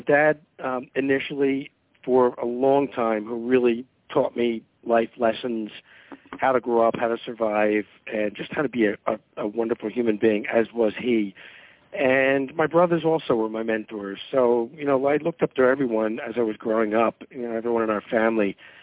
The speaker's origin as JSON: {"language": "English", "town": "Philadelphia", "region": "Pennsylvania", "country": "United States", "tie": "born or raised there", "also_born_or_lived": "Atlanta", "said": "And I grew up in Philadelphia, went to high school there, went to college for 2 years at Temple University, got thrown out."}